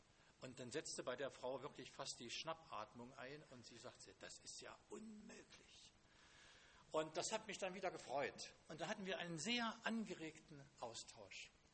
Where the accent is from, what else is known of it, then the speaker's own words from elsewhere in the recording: Germany; Das kenne ich noch von früher. Ich bin in der DDR groß geworden.